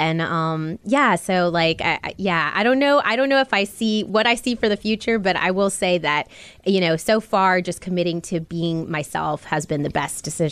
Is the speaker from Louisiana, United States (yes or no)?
yes; Hammond, Louisiana, United States; I grew up in Hammond, Louisiana at the time